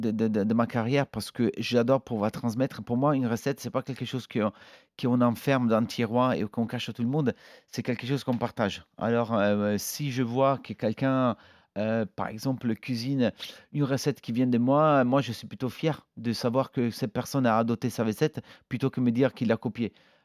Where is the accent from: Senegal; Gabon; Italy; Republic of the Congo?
Italy; Mais moi, même si on est italien, on mange pas forcément autant